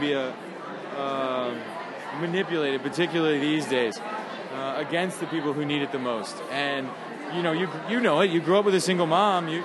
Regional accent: Atlanta, Georgia, United States; And I grew up in Atlanta. Congressman Lewis had been my congressman since I was 3 years old.

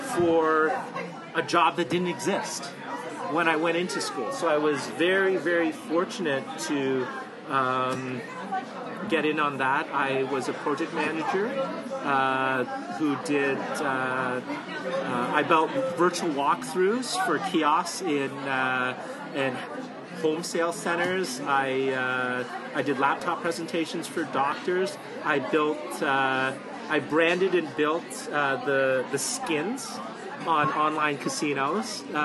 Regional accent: Toronto, Ontario, Canada; Here's a little background about growing up in Toronto as well.

